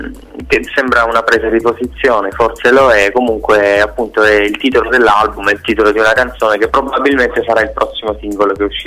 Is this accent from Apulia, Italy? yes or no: yes; Apulia, Italy; al sud, dove sono tornato. Io sono della Puglia, però sono stato un po' in giro per studio, per lavoro.